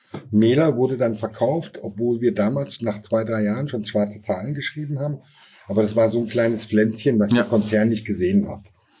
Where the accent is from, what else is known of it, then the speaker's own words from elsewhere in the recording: Tann, Hesse, Germany; born there; Ich bin geboren in Thann in der Rhön, die einzige wahre Stadt in der Rhön, die nämlich Thann-Rhön heißt.